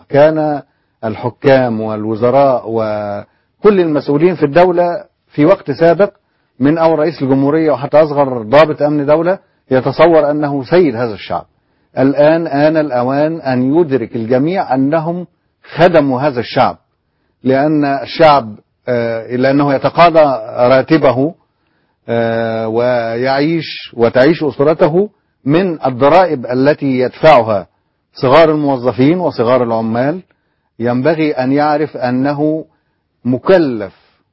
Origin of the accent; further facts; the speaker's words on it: Upper Egypt, Egypt; وأنا صعيدي ومن قرية صعيدية